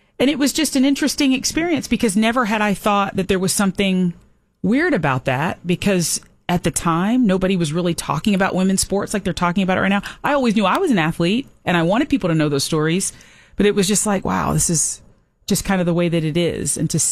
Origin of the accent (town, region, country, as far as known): Atlanta, Georgia, United States; born or raised there